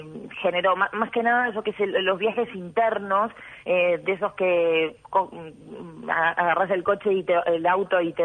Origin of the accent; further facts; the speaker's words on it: Uruguay; yo soy uruguaya